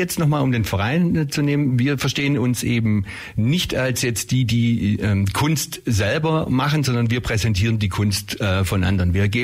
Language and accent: German; Ulm, Baden-Württemberg, Germany; ich bin in Ulm aufgewachsen, ich habe hier auch schon in mehreren Bands gespielt